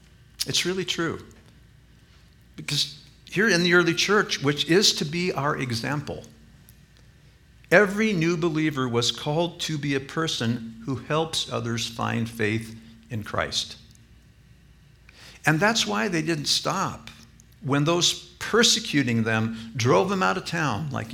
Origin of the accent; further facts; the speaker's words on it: Reno, Nevada, United States; All right, I grew up in Reno.